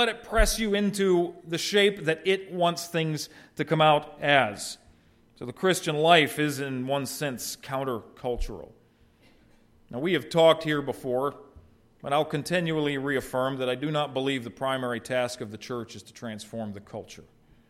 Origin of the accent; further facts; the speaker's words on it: Ohio, United States; moved away; also born or lived in West Virginia; Because where I grew up in Ohio, up and down were determined by the compass points, north and south.